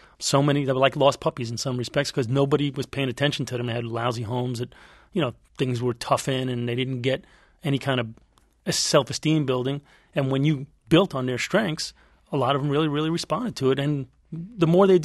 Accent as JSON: {"language": "English", "town": "Brooklyn", "region": "New York", "country": "United States", "tie": "born or raised there", "said": "Growing up in Brooklyn, a lot of my friends got in trouble with the law"}